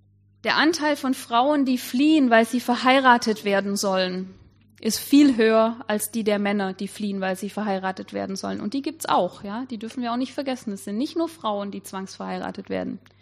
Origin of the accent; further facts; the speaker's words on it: Baden-Württemberg, Germany; now in Hohenlohe, Germany; Ich bin in Baden geboren, in Schwaben aufgewachsen und lebe jetzt in Hohenlohe.